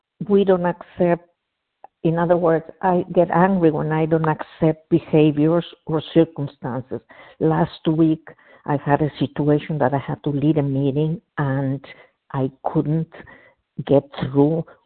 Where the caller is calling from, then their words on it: New Jersey, United States; New Jersey.